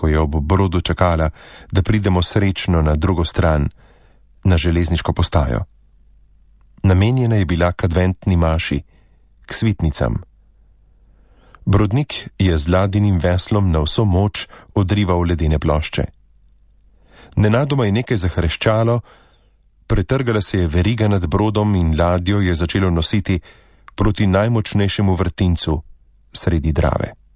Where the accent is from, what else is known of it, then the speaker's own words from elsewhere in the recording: Kapla, Drava, Slovenia; born there; 5 let pred drugo svetovno vojno sem se rodila na Kapli, kot 5. otrok očetu Mizarju in materi Šivilji.